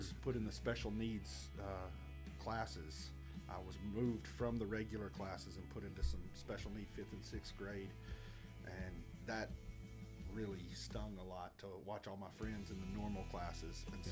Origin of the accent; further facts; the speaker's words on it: Pulaski, Tennessee, United States; I'm from Pulaski, Tennessee. Born and raised there. Grew up, my whole life was in Pulaski.